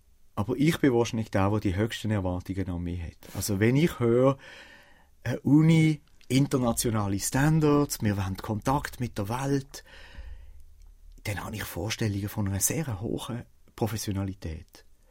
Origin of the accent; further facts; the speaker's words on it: Switzerland; Ich als Schweizer